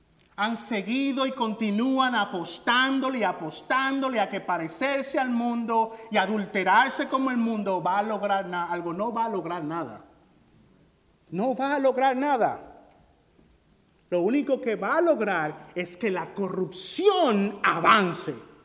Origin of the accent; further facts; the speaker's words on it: Dominican Republic; Yo soy dominicano, me voy a dar el permiso de hablar de mi país.